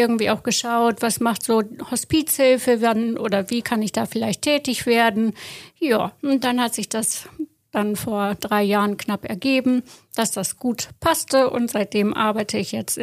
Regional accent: Meppen, Lower Saxony, Germany; also born or lived in Haselünne; ich bin hier im Emsland geboren und aufgewachsen, also geboren in Haselünne, immer in Meppen-Appeldorn gewohnt. Zwischendurch habe ich nach der Ausbildung eine Zeit lang in Münster gearbeitet, an der Uniklinik.

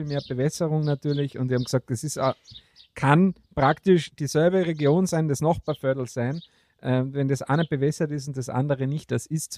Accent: Austria; Was ja bei mir als Österreicher Murz an einem

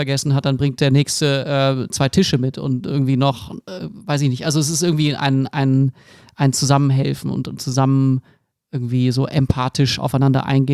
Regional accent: Bonn, North Rhine-Westphalia, Germany; Ich meine Heimatstadt Bonn.

